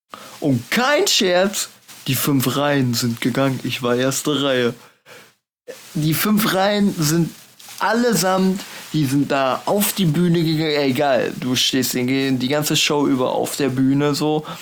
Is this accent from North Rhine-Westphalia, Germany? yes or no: yes; North Rhine-Westphalia, Germany; Er kommt aus dem Ruhrpott, ich komme aus dem Ruhrpott.